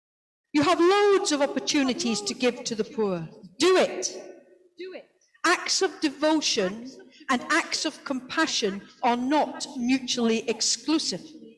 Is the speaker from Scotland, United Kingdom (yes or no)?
no; North East England, United Kingdom; I'm a Geordie, I can say courting.